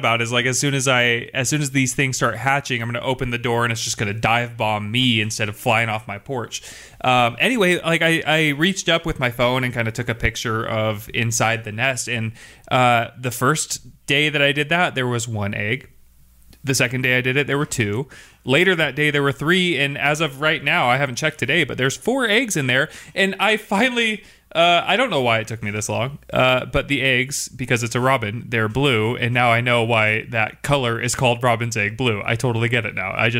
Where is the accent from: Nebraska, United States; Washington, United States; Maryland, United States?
Washington, United States; And I am from Washington State.